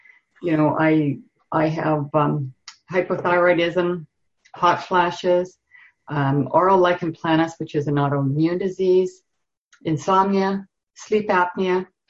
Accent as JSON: {"language": "English", "region": "British Columbia", "country": "Canada", "said": "I'm from British Columbia, Canada."}